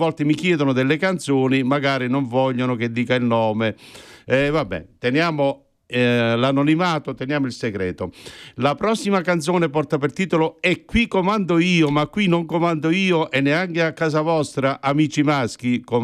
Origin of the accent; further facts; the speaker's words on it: Campania, Italy; io sono campano e me ne vanto